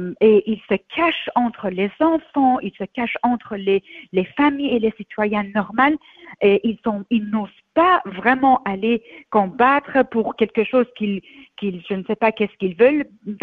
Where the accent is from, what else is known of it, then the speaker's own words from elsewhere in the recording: Iran; French is a second language; moved away as an adult; now in France; moi je suis née et grandie en Iran jusqu'à quand j'avais 25 ans